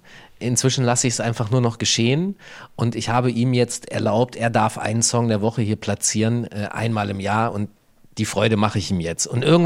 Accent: Hanover, Lower Saxony, Germany; Außerdem komme ich aus Hannover, der Lieblingsstadt

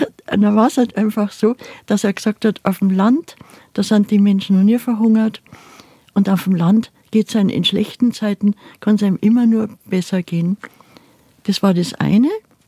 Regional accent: Bavaria, Germany; wie München gebrannt hat und wir als Kinder am Fensterbrett gesessen sind und das gesehen haben und wie die Asche bei uns, wir sind 50 Kilometer von München weg, wie die Asche, der Ascheregen da runtergekommen ist

